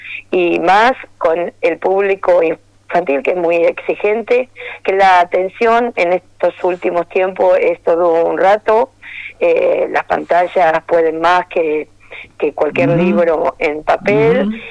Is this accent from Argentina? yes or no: yes; Coronel Pringles, Buenos Aires Province, Argentina; soy de Pringles y muchas veces es difícil cursar presencial, uno tiene que irse a vivir a Buenos Aires.